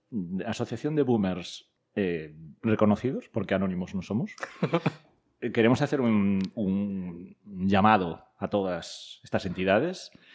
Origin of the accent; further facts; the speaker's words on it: Spain; nosotros, como buenos españoles, llevamos a jugadores de baloncesto profesionales